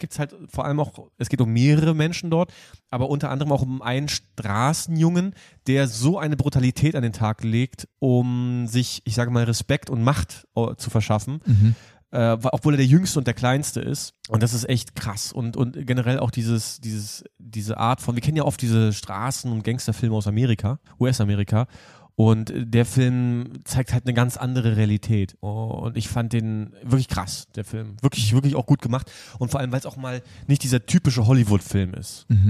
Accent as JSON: {"language": "German", "region": "Berlin", "country": "Germany", "said": "vor allem mich als Berliner Jung, Ostbrandenburgischer."}